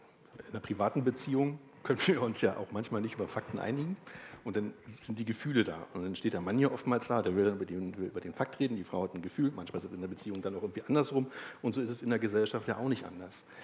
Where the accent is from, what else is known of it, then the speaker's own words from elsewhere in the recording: East Germany, Germany; ich habe als Kind im Osten immer gesessen und habe mir wirklich mit Leidenschaft Bundestagsdebatten angeguckt